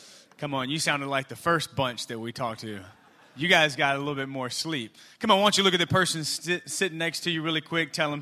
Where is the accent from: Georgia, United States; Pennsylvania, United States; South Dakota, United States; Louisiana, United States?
Louisiana, United States; I'm from the South, man. We wear shorts and stuff in the middle of the winter. It doesn't get that cold in Louisiana